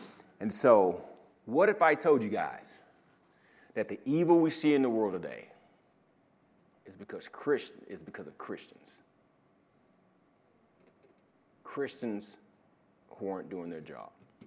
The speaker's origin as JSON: {"language": "English", "region": "Texas", "country": "United States", "said": "Now, I've never been a rancher. I'm from Texas. I've seen plenty of cattle."}